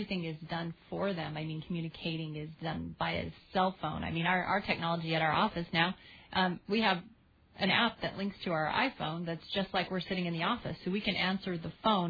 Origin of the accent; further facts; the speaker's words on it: Rigby, Idaho, United States; also born or lived in Denver; I just look back to when I was a little girl, we moved from Denver to Rigby, Idaho. We lived on a dirt road. We had a party line